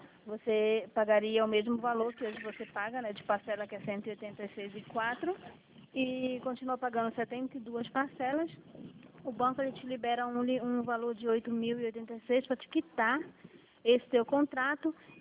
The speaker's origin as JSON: {"language": "Portuguese", "region": "Paraná", "country": "Brazil", "said": "eu sou aqui do Paraná."}